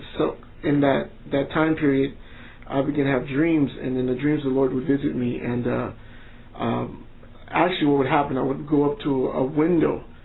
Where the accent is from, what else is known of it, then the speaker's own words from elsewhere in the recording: Kansas City, Missouri, United States; I'm from Missouri. Kansas City, Missouri is a big city.